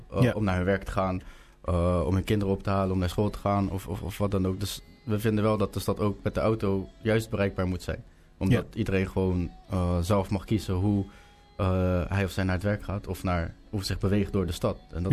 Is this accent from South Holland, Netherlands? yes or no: yes; Rotterdam, South Holland, Netherlands; also born or lived in Almere; Maar opgegroeid in Rotterdam, eigenlijk.